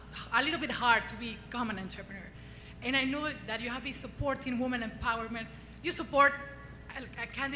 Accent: Venezuela; and I'm from Venezuela.

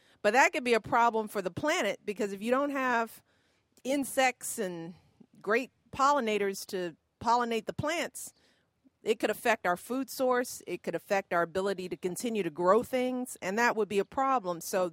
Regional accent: Chicago, Illinois, United States; Where am I from? Chicago.

